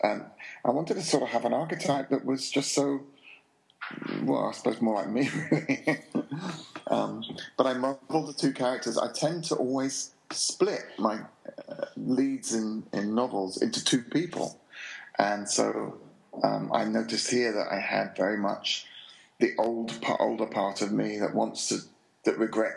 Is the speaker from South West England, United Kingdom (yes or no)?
no; London, United Kingdom; I was born and raised in London, and I like the modernism that blurs into the old London.